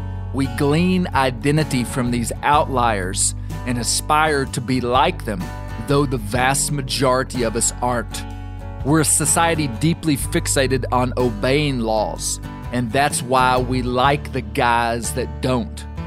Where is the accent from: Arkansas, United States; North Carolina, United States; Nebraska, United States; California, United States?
Arkansas, United States; Mena; You see, I grew up in Mena, Arkansas, in the western Ouachitas.